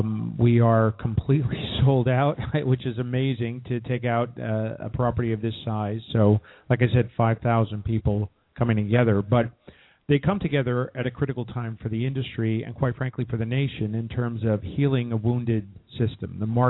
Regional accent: New York, United States; I'm originally from New York, right? So I saw those towers go down, and it ripped my heart out.

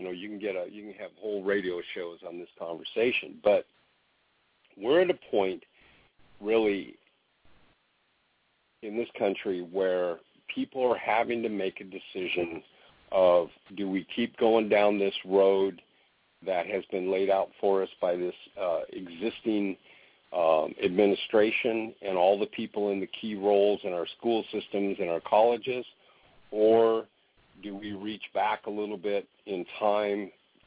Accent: Oregon, United States; I grew up in Southern Oregon, and a lot of my family were from Oklahoma and Arkansas

